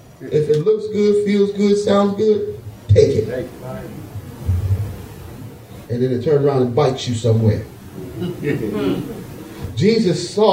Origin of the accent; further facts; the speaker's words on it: Highland Park, United States; I grew up in the city of Highland Park. When I was growing up in Highland Park, it was called the City of Trees.